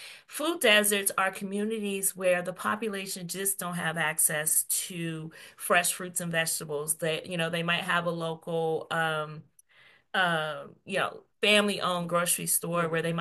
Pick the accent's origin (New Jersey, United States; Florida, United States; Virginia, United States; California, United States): California, United States; Prior to my healthcare career, I grew up in California, and I was often in underserved areas where there wasn't a lot of healthcare providers, there wasn't a lot of resources, bit of a food desert.